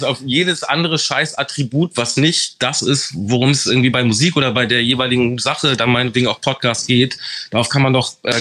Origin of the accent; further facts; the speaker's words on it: Hamburg, Germany; born there; Als guter, gebürtiger Hamburger.